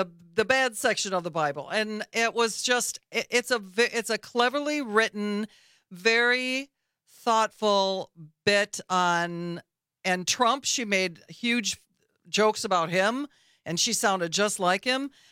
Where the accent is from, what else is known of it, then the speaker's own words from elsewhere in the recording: Beloit, Wisconsin, United States; My neighbor, actually, from where I grew up, I grew up in Beloit.